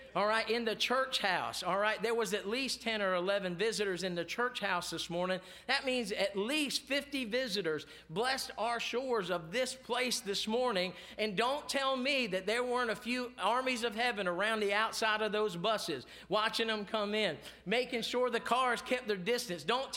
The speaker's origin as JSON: {"language": "English", "region": "Maryland", "country": "United States", "lives_now": "Florida, United States", "said": "We're down here in Florida. I've said it all the time. We're from Maryland. Most of our family is up there."}